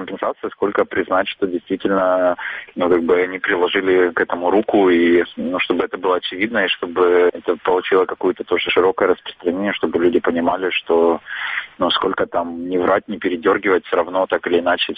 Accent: Donbas, Ukraine; Мне бы хотелось, чтобы мой родной город был украинским, а не находился в центре Новороссии какой-то.

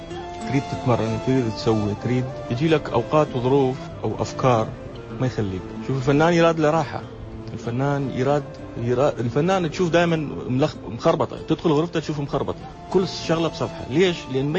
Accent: Iraq; أنا صار لي أكثر من فترة يعني ما رايح العراق

